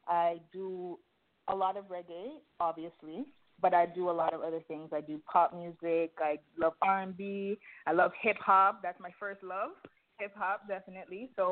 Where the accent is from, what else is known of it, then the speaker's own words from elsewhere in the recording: Scarborough, Ontario, Canada; Jane and Finch, Driftwood, that's where I grew, that's where I was born. I was raised in Scarborough. It's a little outskirts of Toronto. And then I went to Brampton. So I'm all around the GTA, basically, the greater Toronto area, all around.